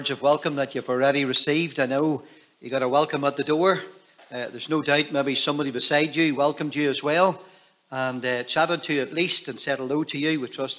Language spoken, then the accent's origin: English; Lurgan, Northern Ireland, United Kingdom; First of all, I'm from Lurgan, Lurgan Park, and on the bench.